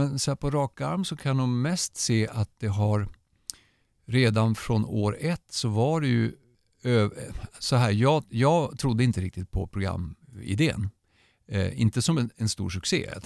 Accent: Skellefteå, Västerbotten County, Sweden; Jag är född eller uppväxt i Skellefteå, hockeystad.

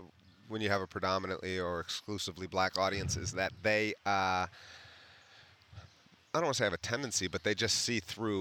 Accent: Yellow Springs, Ohio, United States; I am in the belly of the beast, Yellow Springs, my hometown, my stomping grounds of my youth and my adulthood.

